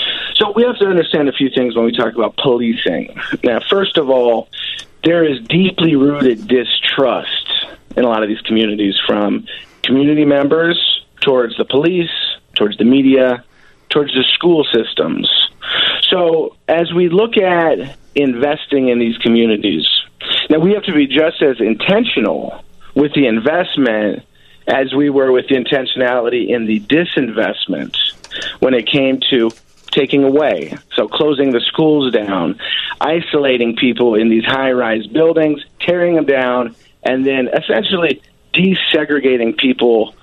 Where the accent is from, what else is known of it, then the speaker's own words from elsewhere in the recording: Kansas, United States; now in Chicago, United States; because I'm a transplant from Kansas, on my way to Columbia College, Chicago